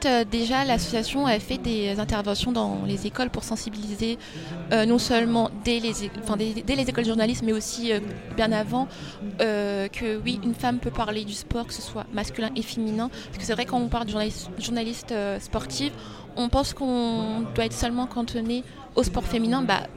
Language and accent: French; Neuilly-sur-Marne, Île-de-France, France; parce que moi je viens de Neuilly-sur-Marne dans le 93.